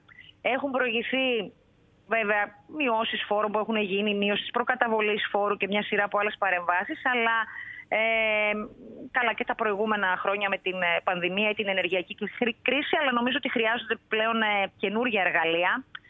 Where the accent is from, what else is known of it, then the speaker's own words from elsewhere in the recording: Grevena, Western Macedonia, Greece; κάθε φορά που έφευγα από την Αθήνα για να πάω στο χωριό μου στα Γρεβενά